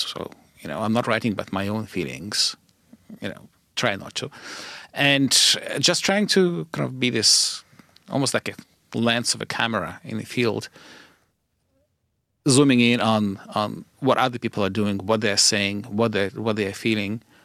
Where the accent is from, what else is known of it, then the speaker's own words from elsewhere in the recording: Kyiv, Ukraine; I grew up in Kyiv, and so every little piece of geography there, you know, has memories for me, memories of my childhood, of growing up